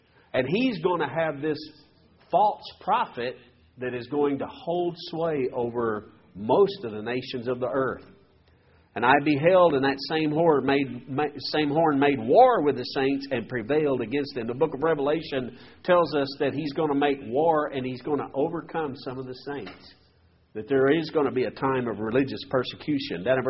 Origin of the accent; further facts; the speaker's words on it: Texas, United States; I'm from Texas oil fields.